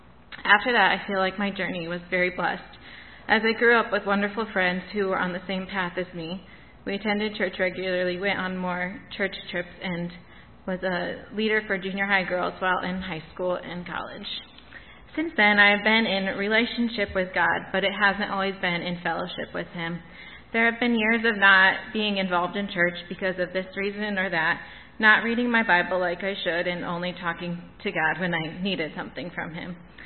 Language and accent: English; Cedar Falls, Iowa, United States; I grew up in Cedar Falls, where I attended First United Methodist Church, where I was baptized as an infant